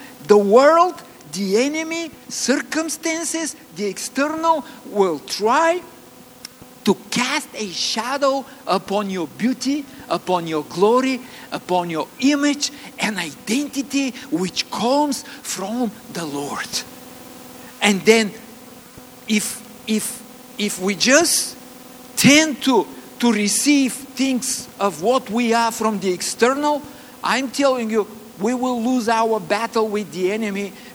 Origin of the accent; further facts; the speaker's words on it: Bulgaria; accent: Bulgarian; English is a second language; And if I can pronounce it right with my Bulgarian accent.